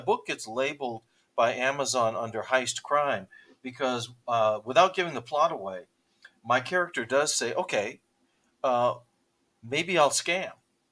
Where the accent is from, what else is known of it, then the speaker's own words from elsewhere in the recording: San Francisco, California, United States; now in Oakland, United States; so I grew up in San Francisco. I live in Oakland now, but I grew up in San Francisco. And I grew up in a neighborhood that had at the time, a lot of Iranian American businesses.